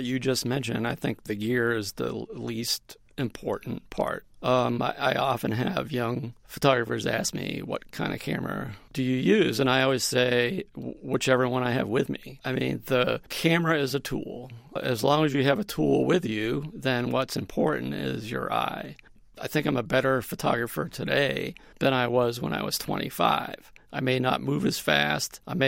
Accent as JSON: {"language": "English", "region": "Massachusetts", "country": "United States", "tie": "born or raised there", "said": "I think the influence that I had growing up in Massachusetts came from my parents."}